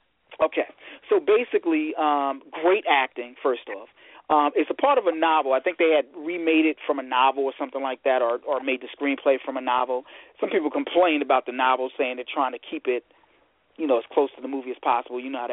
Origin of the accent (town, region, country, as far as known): Michigan, United States